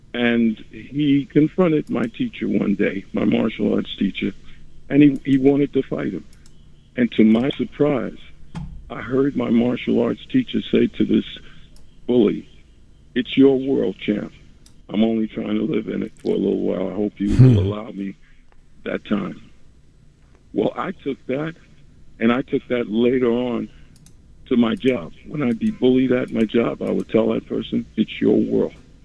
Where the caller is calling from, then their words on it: New York City, New York, United States; I'm calling from New York City.